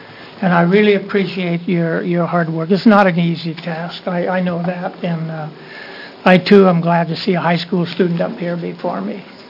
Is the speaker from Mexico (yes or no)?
no; Tillamook, Oregon, United States; Madam Chair … from Tillamook, and I'm a retired Tillamook dairy farmer.